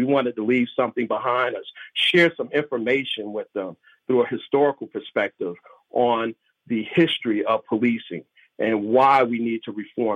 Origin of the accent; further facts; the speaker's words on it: Brooklyn, New York, United States; I think it's partly because of my childhood growing up in Brooklyn that partly inspired me to embark on such a research project later in life.